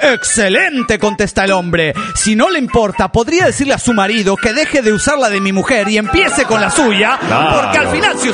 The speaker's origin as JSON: {"language": "Spanish", "region": "San Luis", "country": "Argentina", "said": "de San Luis, Argentina."}